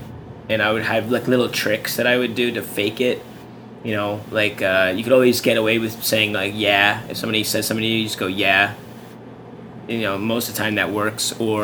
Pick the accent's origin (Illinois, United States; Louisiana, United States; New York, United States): Illinois, United States; Chicago; I dropped out of school, moved back home. I'm from Chicago, so I'm from the burbs